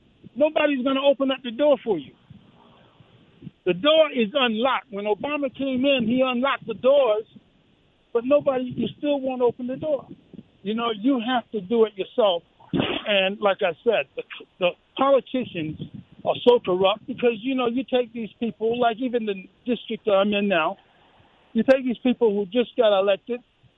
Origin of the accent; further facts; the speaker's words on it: Southern United States, United States; I grew up in the South, and they had an area in the South that they called the quarters.